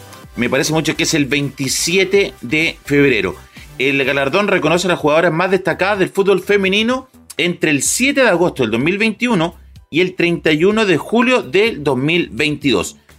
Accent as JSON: {"language": "Spanish", "country": "Chile", "said": "una internacional que nos afecta a nosotros como chilenos"}